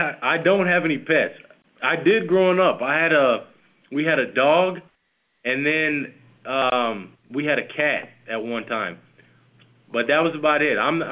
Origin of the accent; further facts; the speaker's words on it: Fort Myers, Florida, United States; And then I grew up in Fort Myers, Cape